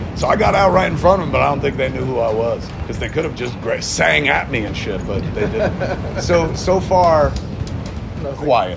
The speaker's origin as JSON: {"language": "English", "region": "New Jersey", "country": "United States", "tie": "born or raised there", "said": "I own a movie theater in the States, in New Jersey, at my hometown."}